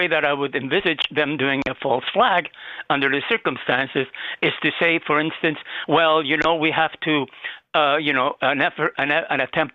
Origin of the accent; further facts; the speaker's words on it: Canada; As a Canadian person who loves America almost as much as I love my country, and my best country in the world are Canada, Spain, and the United States